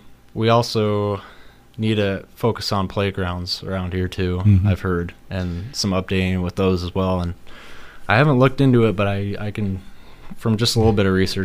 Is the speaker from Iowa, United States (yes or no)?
yes; Boone, Iowa, United States; Born and raised in Boone, Iowa. Graduated high school in 2018. Graduated with my bachelor's at Iowa State in December 2022.